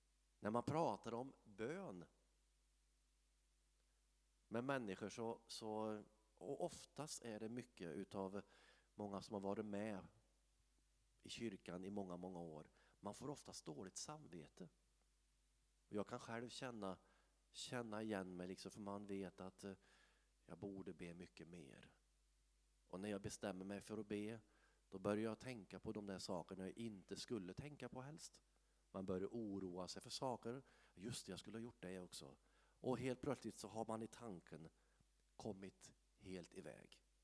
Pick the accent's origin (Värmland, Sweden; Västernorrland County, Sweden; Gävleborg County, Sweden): Värmland, Sweden; Arvika; när jag växte upp i Arvika